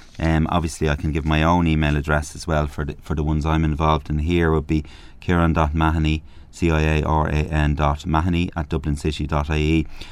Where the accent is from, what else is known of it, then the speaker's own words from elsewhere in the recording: Swords, Leinster, Ireland; I'm from Swords, and you know, obviously back then there wasn't as many events, and I know in Swords now there's a big event